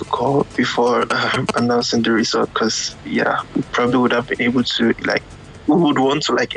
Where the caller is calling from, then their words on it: Canada; I'm calling from Canada.